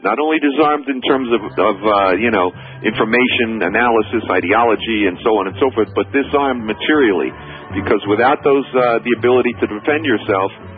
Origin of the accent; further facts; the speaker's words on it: New York City, New York, United States; You know, I grew up in the Jacob Reef housing projects here on Lower East Side.